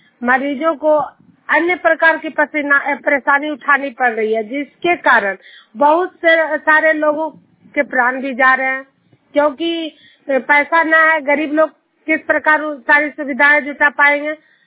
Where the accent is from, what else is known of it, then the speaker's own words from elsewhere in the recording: Bihar, India; मैं नालंदा जिला हिलसा प्रखंड जुनियर गांव की निवासी हूं